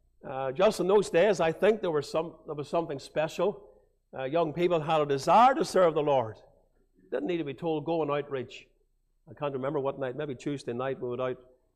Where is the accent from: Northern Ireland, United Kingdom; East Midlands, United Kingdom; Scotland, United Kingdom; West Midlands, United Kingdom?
Northern Ireland, United Kingdom; Portadown; I had the privilege of growing up in Portadown, like our brother Paul.